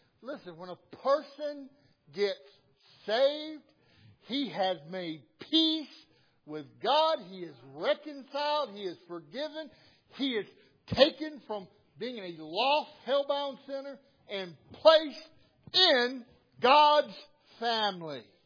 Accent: the South, United States; I'm from the South. And where I'm from, there is such a thing as a race barrier.

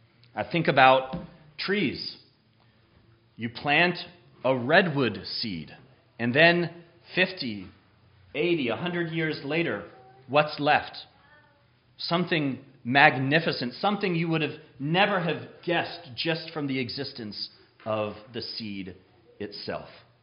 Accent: California, United States; Growing up in Southern California, every spring my mom and I would put a garden, just about every spring.

